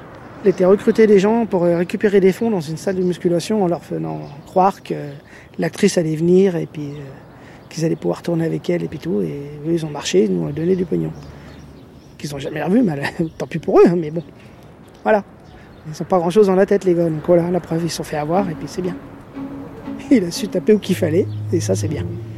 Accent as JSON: {"language": "French", "town": "Vezanne", "country": "France", "tie": "born or raised there", "said": "je suis habitant de Vezanne depuis ma naissance, depuis 1970."}